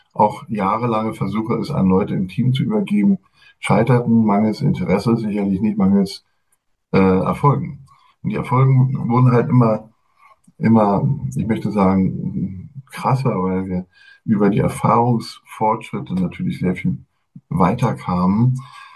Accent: Berlin, Germany; Ich bin in West-Berlin geboren. West-Berlin heißt, ich bin schon ein bisschen älter. Und dort dann auch zur Schule gegangen und habe auch an der FU Berlin Veterinärmedizin studiert.

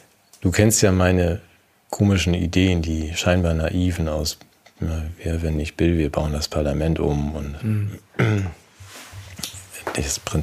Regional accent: Germany; So, und das ist für uns als Deutsche eine ganz komische Idee.

